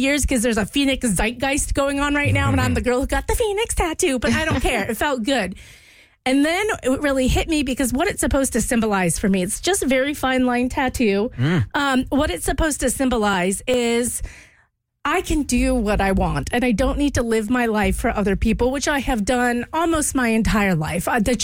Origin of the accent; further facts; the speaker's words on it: Louisiana, United States; like originally a fleur-de-lis because I grew up in Louisiana